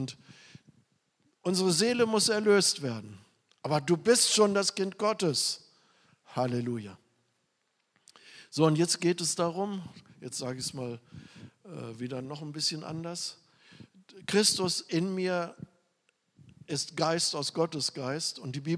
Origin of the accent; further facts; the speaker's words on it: Germany; now in India; Und ich denke immer noch als Deutscher, obwohl ich schon in Indien bin, und bin nicht in Übereinstimmung mit dem indischen Denken.